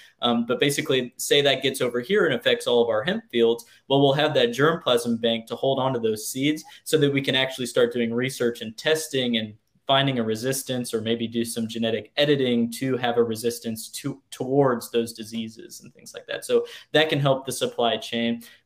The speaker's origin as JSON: {"language": "English", "town": "Palacios", "region": "Texas", "country": "United States", "tie": "born or raised there", "said": "Even visiting my hometown down in Palacios, our pond and our property was all dried up."}